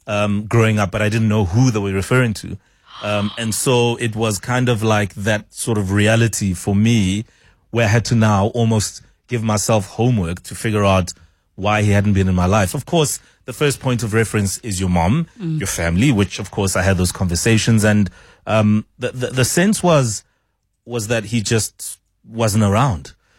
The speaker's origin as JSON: {"language": "English", "town": "Soweto", "region": "Gauteng", "country": "South Africa", "tie": "born or raised there", "said": "I grew up in Dube, Soweto."}